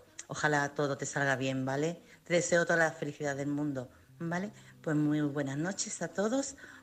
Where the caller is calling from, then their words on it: Chiclana de la Frontera, Andalusia, Spain; corresponsal de Chiclana, en Cádiz.